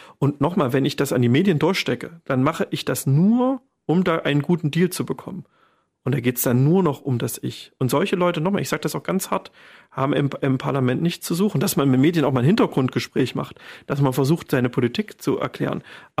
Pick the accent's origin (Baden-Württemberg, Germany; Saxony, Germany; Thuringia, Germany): Thuringia, Germany; Weimar; meine alte Sozialkundelehrerin, die wohnt auch hier in Weimar, ich bin ja in Weimar zur Schule gegangen